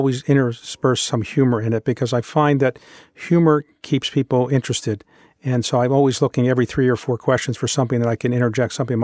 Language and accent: English; Baltimore, Maryland, United States; And remember, when I was growing up in Baltimore was the eighth largest city in the United States with a population of about 939,000.